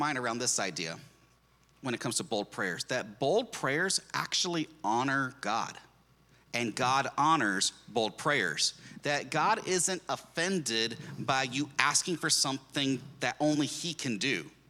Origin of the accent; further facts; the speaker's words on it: Texas, United States; I did too.